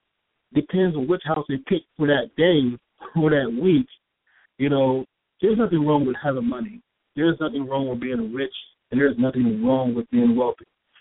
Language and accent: English; United States; but still, I'm American, and I'm free, and my children are free